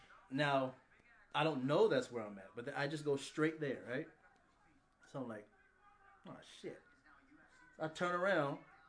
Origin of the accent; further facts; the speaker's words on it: Las Vegas, Nevada, United States; The first time, is because, well, they knew I was from Vegas.